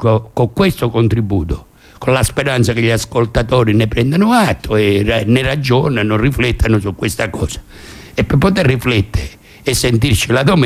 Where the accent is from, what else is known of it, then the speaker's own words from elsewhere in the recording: Calabria, Italy; a me due volte, perché sono calabrese